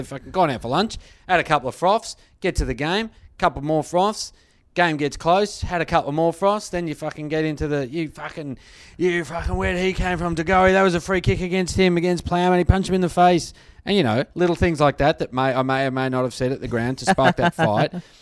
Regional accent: Australia; And as an Australian

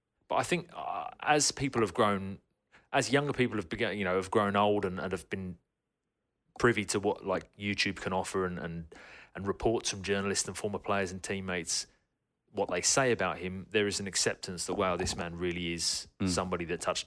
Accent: England, United Kingdom; and this is speaking as an Englishman

